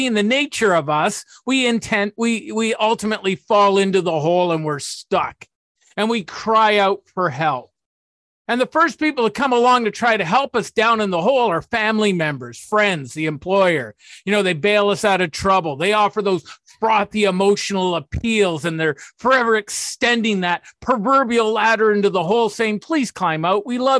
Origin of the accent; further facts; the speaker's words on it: Canada; accent: Canadian; I hope my Canadian accent isn't too thick to understand what I'm saying.